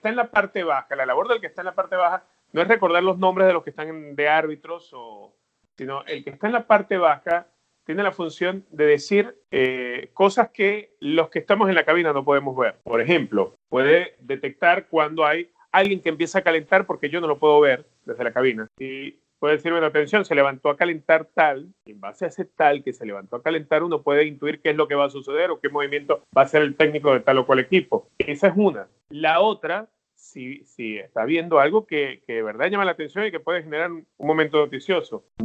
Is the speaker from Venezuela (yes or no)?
yes; Los Teques, Miranda, Venezuela; Yo de niño, con mi grupo de amigos, yo crecí en Los Teques.